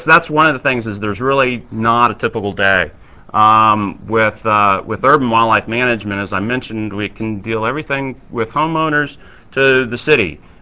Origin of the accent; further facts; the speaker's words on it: Dallas, Texas, United States; I grew up in Dallas. I'm a native Texan.